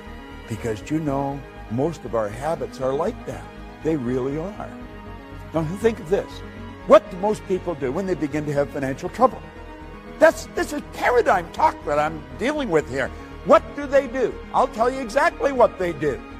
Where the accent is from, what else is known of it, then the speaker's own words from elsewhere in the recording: Ontario, Canada; I was raised in Northern Ontario.